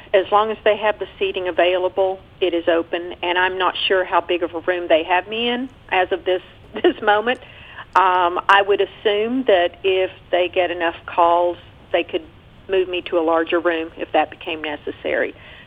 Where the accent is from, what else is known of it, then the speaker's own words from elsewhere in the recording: Kingsport, Tennessee, United States; also born or lived in Costa Rica; Well, I am originally from Kingsport, but I spent many years living in Costa Rica, which is where my mother was from.